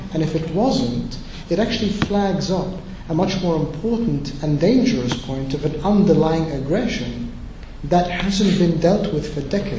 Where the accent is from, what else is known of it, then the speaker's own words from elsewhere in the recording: United Kingdom; And unfortunately for us, being British, it happened in August